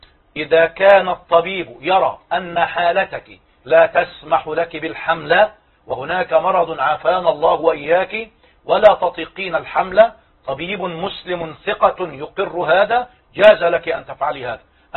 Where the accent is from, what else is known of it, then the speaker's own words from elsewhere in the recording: Egypt; لو أن عددنا كمصريين